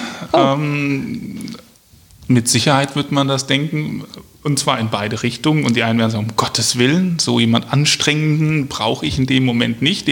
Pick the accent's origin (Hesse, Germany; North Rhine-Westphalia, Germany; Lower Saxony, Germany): Hesse, Germany; Marburg; moved away as an adult; now in Wiesbaden, Germany; Ich bin 2009 hierher gezogen und komme ursprünglich aus Mittelhessen, aus Marburg. Dort bin ich groß geworden, habe meine Kindheit, meine Jugend, meine Berufsanfänge verbracht. Und bin dann, wie gesagt, in 2009 hier nach Wiesbaden gezogen.